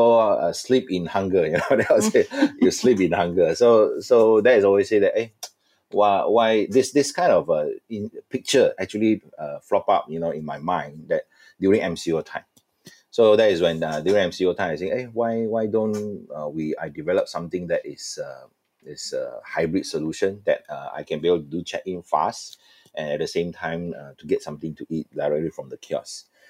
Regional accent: Malaysia; I came back to Malaysia. I still think that there's a good place for me to be in Malaysia, because since I'm being a Malaysian

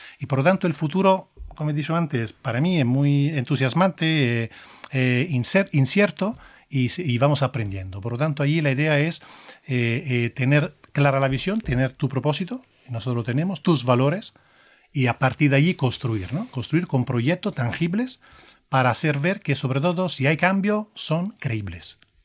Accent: Italy; y lo digo no porque soy italiano

